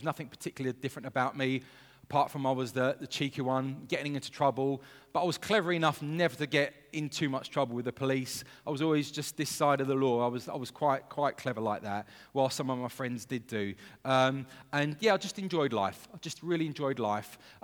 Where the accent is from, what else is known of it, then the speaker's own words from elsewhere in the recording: London, United Kingdom; Growing up in London, I grew up in a very multicultural area, and I was mindful of, actually, there's many faith systems.